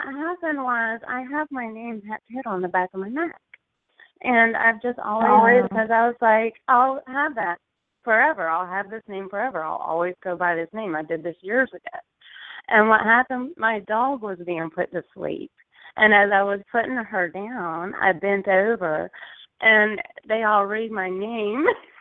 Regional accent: North Carolina, United States; Yes, I'm from North Carolina. My grandfather is a Baptist minister, or was.

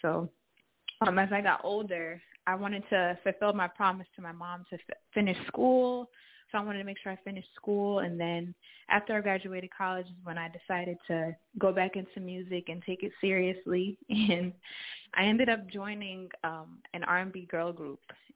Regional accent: New Jersey, United States; I am from Jersey.

